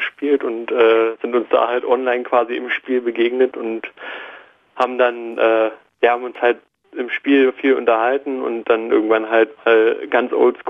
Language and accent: German; Cottbus, Brandenburg, Germany; also ich komme ja aus Cottbus